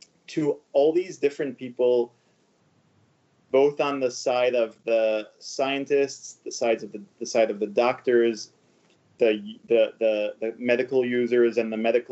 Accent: Tel Aviv, Tel Aviv District, Israel; I grew up in Tel Aviv. And where I grew up, everyone goes to the army.

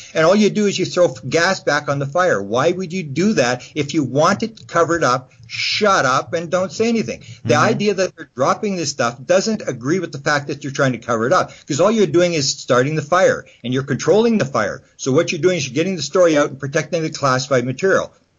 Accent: Canada; I'm from Canada.

